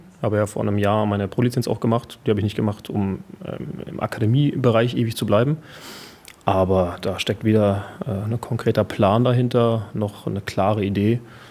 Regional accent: Berlin, Germany; born there; Ich würde es eher einordnen in bayerisch und weil geboren in Berlin.

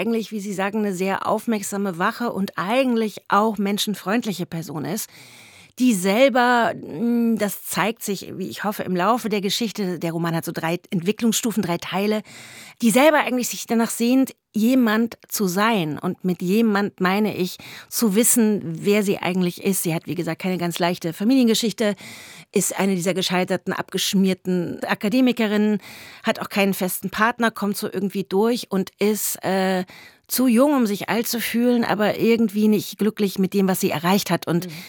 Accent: Frankfurt, Hesse, Germany; ich komme auch noch aus Frankfurt

